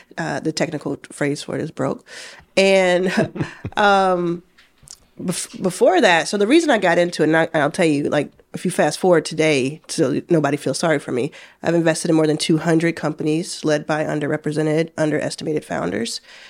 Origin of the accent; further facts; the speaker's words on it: Dallas, Texas, United States; also born or lived in Jackson, Mississippi / Pearland, Texas; now in Los Angeles, United States; Originally from Dallas, Texas. Born in Jackson, Mississippi, but raised in Dallas, Texas. Consider that my home. I live in LA.